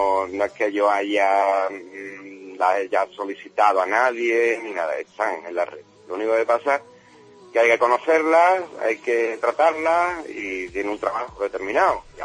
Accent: Sanlúcar de Barrameda, Andalusia, Spain; yo soy de Sanlúcar, aquí siempre hemos hablado de que está Tartessa por la zona esta.

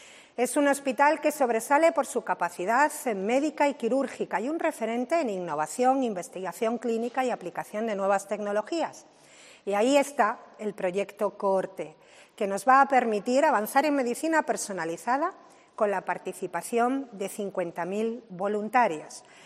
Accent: Cantabria, Spain; un lugar cargado de significado para todos que nos llena de orgullo como cántabros

